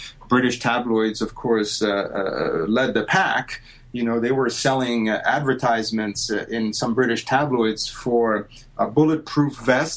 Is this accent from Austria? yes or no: no; Italy; something that I never would have dreamed of doing growing up in Italy.